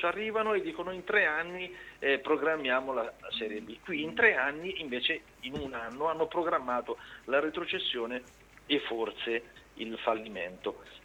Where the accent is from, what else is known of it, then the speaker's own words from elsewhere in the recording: Ancona, Marche, Italy; Detto questo, forse, lo dico da anconetano